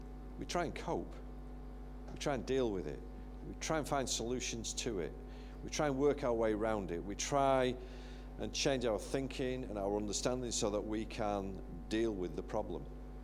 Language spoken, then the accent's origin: English; United Kingdom; You know, we're British.